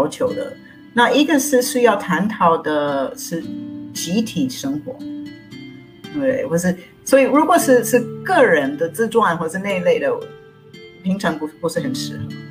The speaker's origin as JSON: {"language": "Chinese", "country": "United States", "second_language": "Chinese", "lives_now": "Taiwan", "said": "就是像我是美国人，然后到台湾来，首先需要学习语言"}